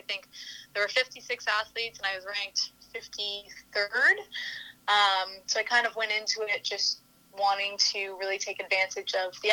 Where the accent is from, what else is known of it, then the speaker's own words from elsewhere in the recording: Cobourg, Ontario, Canada; growing up in Cobourg, had a great experience with running.